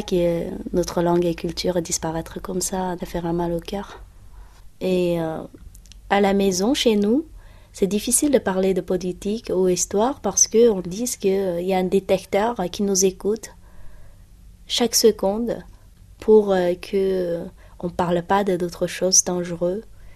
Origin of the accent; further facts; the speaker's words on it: Xinjiang, China; Je viens de la Chine. Nord-ouest de la Chine, en fait, c'était Turkestan. Et ça fait 66 ans qu'on est sous le pouvoir de la Chine, comme Tibet